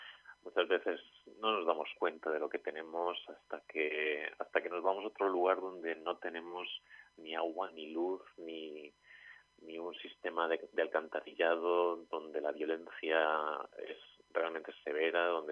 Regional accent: Elche, Valencian Community, Spain; aprovechando pues que yo soy español y que bueno, de alguna manera pues no me queda demasiado lejos de mi hogar, yo soy de Elche

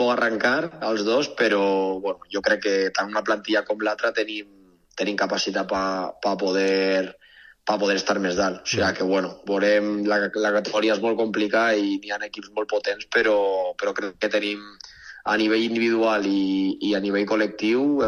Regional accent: Vila-real, Valencian Community, Spain; podem estar jugant ara mateix en el futbol professional i que som de Vila-real

